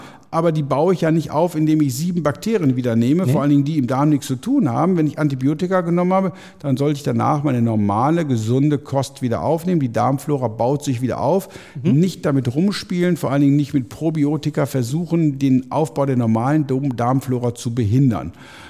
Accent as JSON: {"language": "German", "region": "North Rhine-Westphalia", "country": "Germany", "said": "ich komme aus dem Ruhrgebiet, ne?"}